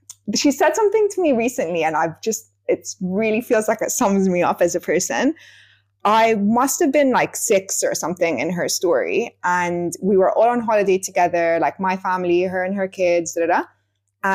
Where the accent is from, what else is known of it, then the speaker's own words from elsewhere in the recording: London, United Kingdom; And I grew up in London since I was 8 years old.